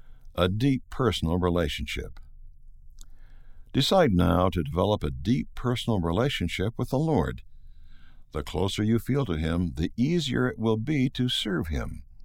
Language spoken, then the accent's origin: English; Taranto, Apulia, Italy; I was living in my hometown of Taranto, Italy.